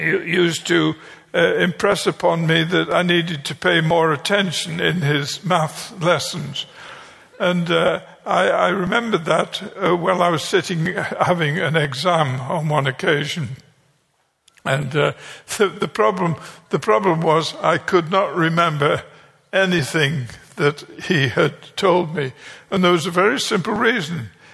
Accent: United Kingdom; I'm British.

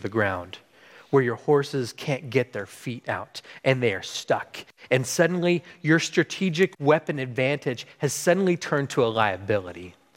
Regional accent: Texas, United States; And I'm from Texas, and you know who does really well in the mud?

